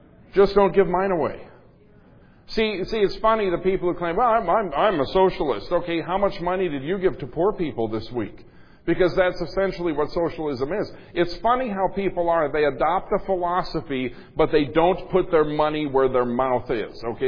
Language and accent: English; Minnesota, United States; Something astounding happened in the state of Minnesota, my home state.